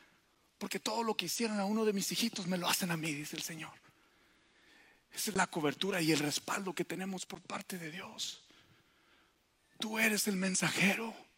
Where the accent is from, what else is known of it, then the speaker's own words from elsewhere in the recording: Eagle Pass, Texas, United States; pensé que yo, que era de donde yo soy, de Eagle Pass, la ciudad donde fluye leche y miel.